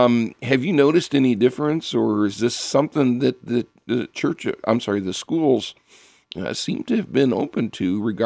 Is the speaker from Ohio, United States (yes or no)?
yes; Ohio, United States; I'm from Summit County and just north of Akron